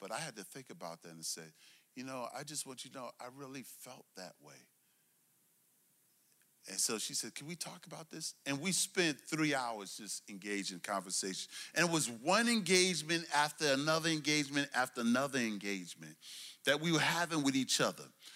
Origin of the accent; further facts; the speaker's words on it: Brooklyn, New York, United States; I'm from Brooklyn, New York. That's my hometown for my fellow New Yorker. That's my hometown, all right? Bed-Stuy